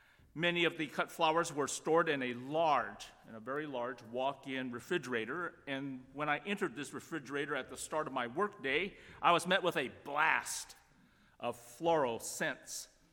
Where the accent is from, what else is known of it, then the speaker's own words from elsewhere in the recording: Los Angeles, California, United States; growing up in Los Angeles, I remember smoggy days, which resulted in polluted air, awful odor, and blocked the view of the mountains near our home.